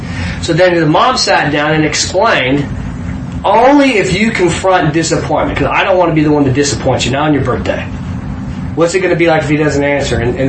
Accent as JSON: {"language": "English", "town": "Wichita", "region": "Kansas", "country": "United States", "tie": "born or raised there", "said": "came from my hometown, Wichita, Kansas, they took this one and put it on the top of my stack. I went to Northwest High School. Nobody knows about Wichita."}